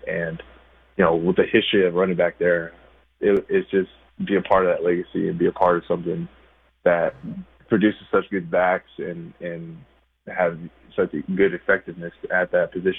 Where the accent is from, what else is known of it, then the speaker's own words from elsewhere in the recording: Portland, Oregon, United States; I'm from Oregon. I'm from Portland. So I grew up watching those guys, and they made some amazing plays and did some amazing things at Oregon State.